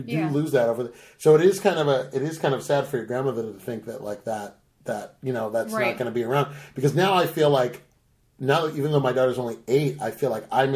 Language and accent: English; United States; born there; I was born in America. Like, I'm American.